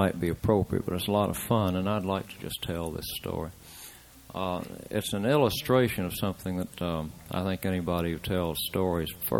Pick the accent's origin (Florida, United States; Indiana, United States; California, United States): Florida, United States; St. Augustine; I come from St. Augustine.